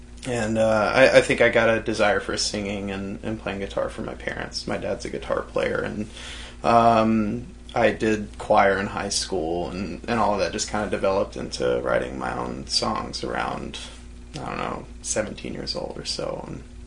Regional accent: New Mexico, United States; now in Illinois, United States; I mean, I grew up in New Mexico, and I've lived in Illinois for 10 years or so

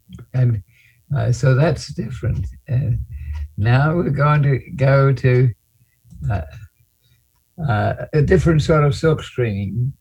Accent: Australia; I grew up in Australia on a coastal plain with a mountain behind

